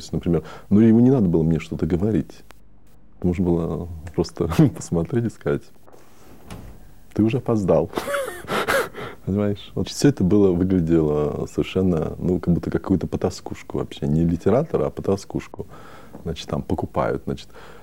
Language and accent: Russian; Australia